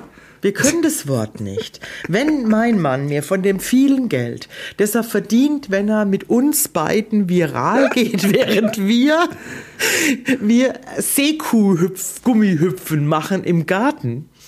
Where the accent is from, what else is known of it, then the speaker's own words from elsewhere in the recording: Odenwald, Germany; Guck mal, ich komme aus dem Odenwald. Du aus Kroatien, ich aus dem Odenwald.